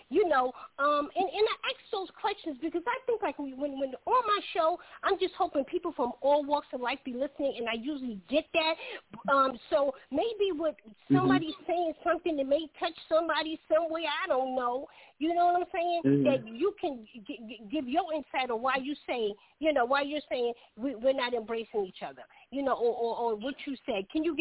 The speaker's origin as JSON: {"language": "English", "region": "New York", "country": "United States", "lives_now": "Charleston, United States", "said": "technically I'm from New York, but I love Charleston. This is where I'm at now, and this is where I'm going to rep."}